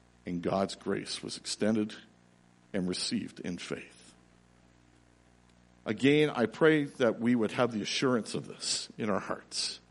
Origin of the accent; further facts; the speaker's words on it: Toronto, Ontario, Canada; The same grace was extended to me as I grew up in Toronto, as I attended Sunday school.